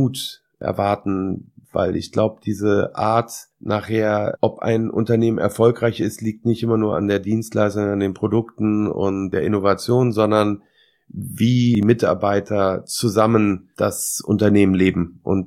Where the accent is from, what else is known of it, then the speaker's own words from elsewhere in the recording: Langenfeld, North Rhine-Westphalia, Germany; Also ich bin hier in Langenfeld auch mit Tennis groß geworden.